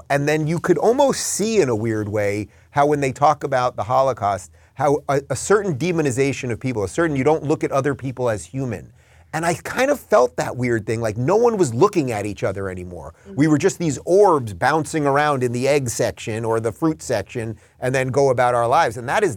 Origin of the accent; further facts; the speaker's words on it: Long Island, New York, United States; My grandparents lived in New York City, although I grew up in Long Island, so I was always going to New York City.